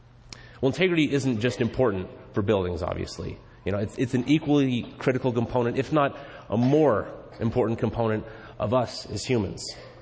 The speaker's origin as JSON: {"language": "English", "region": "California", "country": "United States", "tie": "born or raised there", "said": "I grew up in California for the first 28 years. That's where I lived. I've been through my fair share of earthquakes living in the Bay Area."}